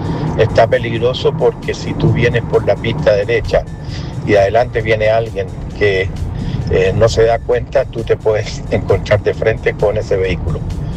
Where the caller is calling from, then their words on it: Concón, Valparaíso, Chile; Vengo desde Concón por el camino internacional, pasado